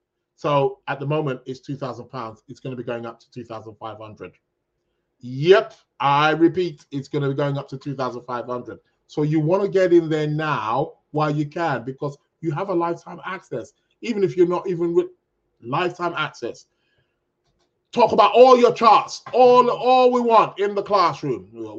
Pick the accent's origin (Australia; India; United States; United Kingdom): United Kingdom; We're in the UK. We do not celebrate Thanksgiving. We had no part in that as the British.